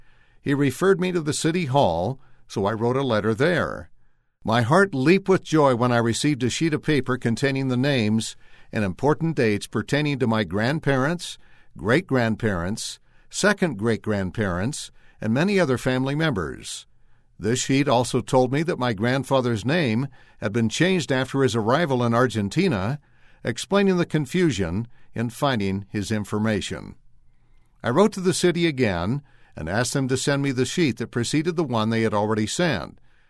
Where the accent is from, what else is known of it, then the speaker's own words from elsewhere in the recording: London, Ontario, Canada; in my hometown of London, Ontario.